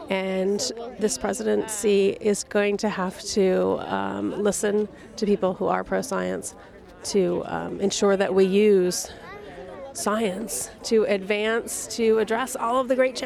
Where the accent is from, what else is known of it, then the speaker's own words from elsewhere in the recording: Ithaca, New York, United States; I'm from Ithaca, New York.